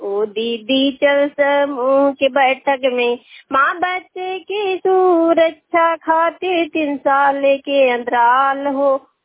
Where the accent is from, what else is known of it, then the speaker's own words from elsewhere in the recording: Bihar, India; थाना नौ जिला नालंदा की रहने वाली हूँ।